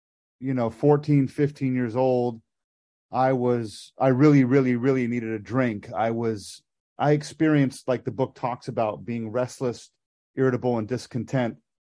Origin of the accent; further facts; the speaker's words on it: Los Angeles, California, United States; There's a growing up in Los Angeles, there's a very large Persian community